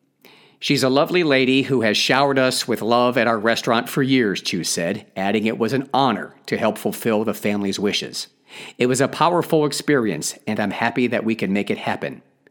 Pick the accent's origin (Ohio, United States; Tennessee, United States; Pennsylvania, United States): Ohio, United States; they're from my home state of Ohio